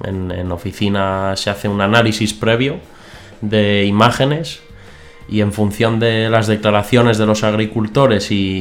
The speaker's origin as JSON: {"language": "Spanish", "town": "Tariego de Cerrato", "region": "Castile and León", "country": "Spain", "said": "vengo de Palencia, vengo de un pueblito pequeño que se llama Tariego de Cerrato."}